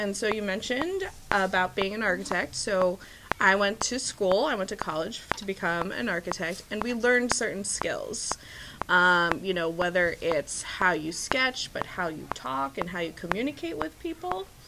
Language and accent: English; Texas, United States; I came from Texas, that's where my family is.